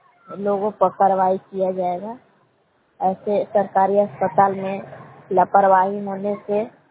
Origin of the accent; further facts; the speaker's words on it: Belaon, Bihar, India; ग्राम बेलाव जिला कैमूर बाबूगांव की निवासी हूँ।